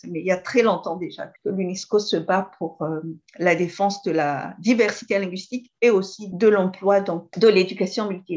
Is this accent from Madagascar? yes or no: yes; Madagascar; moi je suis malgache, donc quand je sors de Madagascar, j'ai besoin d'une autre langue.